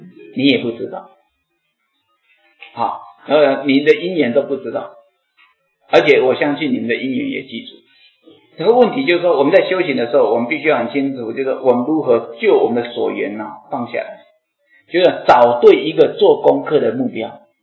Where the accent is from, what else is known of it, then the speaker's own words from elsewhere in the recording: Taiwan; 我们是台湾人，这个我当然知道了